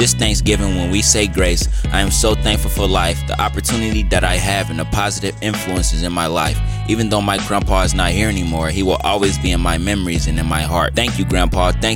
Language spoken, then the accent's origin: English; Dayton, Ohio, United States; born there; I was born in Dayton, Ohio, July 21st, 1996.